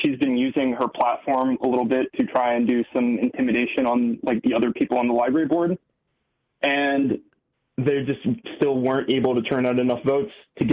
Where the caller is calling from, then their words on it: Tennessee, United States; I'm calling from Tennessee.